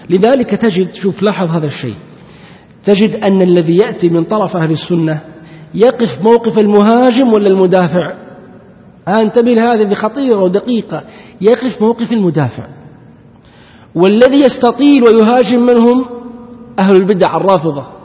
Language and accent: Arabic; Saudi Arabia; نحن عندنا في السعودية هل كنا نعرف الشيعة، نعرف أحد من الشيعة؟